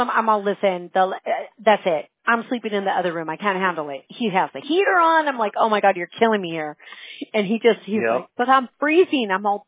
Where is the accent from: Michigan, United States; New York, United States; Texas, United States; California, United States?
California, United States; I was born and raised in Orange County.